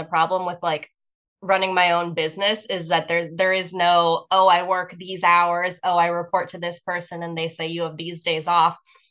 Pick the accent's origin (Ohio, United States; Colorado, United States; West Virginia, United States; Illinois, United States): Ohio, United States; I definitely like went through it more growing up in Ohio, like the pollen was way more extreme